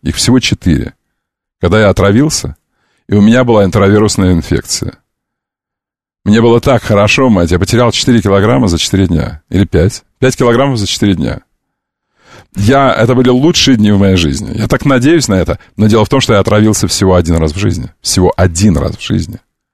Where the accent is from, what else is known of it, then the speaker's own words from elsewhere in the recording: Moscow, Russia; Это мы, москвичи